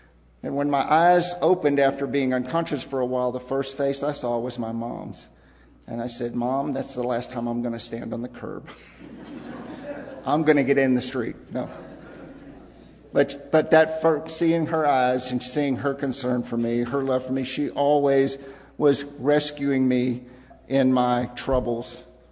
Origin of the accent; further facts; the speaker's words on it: Texas City, Texas, United States; They flushed the fire hydrants in our city streets when I grew up in Texas City.